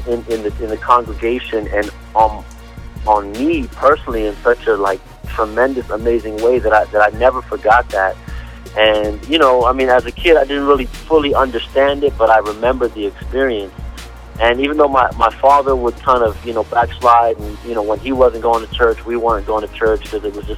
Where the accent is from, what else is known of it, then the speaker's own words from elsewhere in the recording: Boston, Massachusetts, United States; You know, I grew up in Roxbury, which is pretty much just a hood.